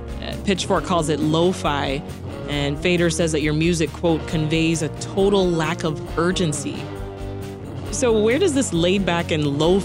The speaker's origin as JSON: {"language": "English", "town": "Toronto", "region": "Ontario", "country": "Canada", "lives_now": "Chicago, United States", "said": "I'm from Toronto. Oh, and, cool. Yeah, and now I find myself in Chicago"}